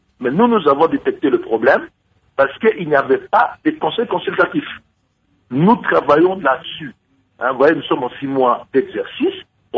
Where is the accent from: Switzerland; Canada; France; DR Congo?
DR Congo; Équateur; Mais chez nous, à l'Équateur, c'est la forêt.